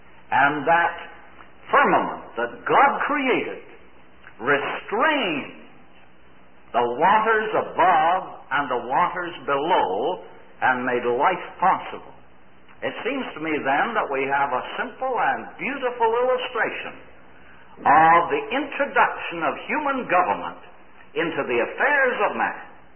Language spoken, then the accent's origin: English; Canada; I grew up in Canada where, during that time, policemen never carried a gun, simply because you didn't kill them.